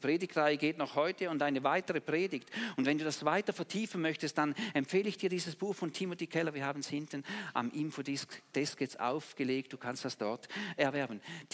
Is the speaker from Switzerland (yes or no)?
yes; Switzerland; Unser Wohlergehen als Schweizer oder als Menschen, die in der Schweiz wohnen